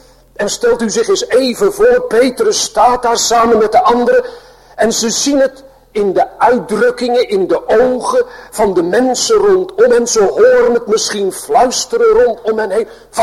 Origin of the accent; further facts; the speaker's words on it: Sliedrecht, South Holland, Netherlands; born there; En we kregen iedere maand bezoek in mijn geboorteplaats in Sliedrecht van een ouderling en een diaken.